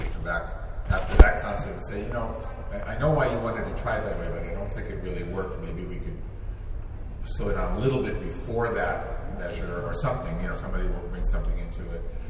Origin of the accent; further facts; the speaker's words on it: Cleveland, Ohio, United States; my teachers, when I was young, I grew up in Cleveland.